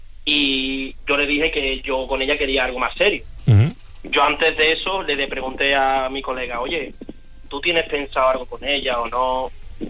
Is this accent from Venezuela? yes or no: no; Seville, Andalusia, Spain; soy de Sevilla.